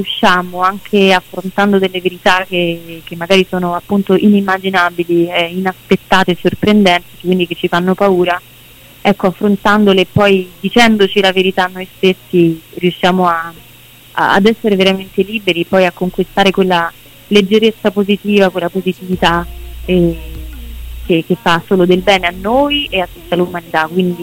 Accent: Catania, Sicily, Italy; also born or lived in Paris; now in Rome, Italy; Sono catanese, però abito a Roma, e in realtà ho passato quasi 10 anni della mia vita a Parigi.

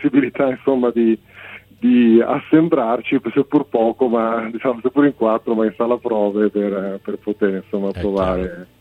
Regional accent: Padua, Veneto, Italy; No, io sono originario di Padova.

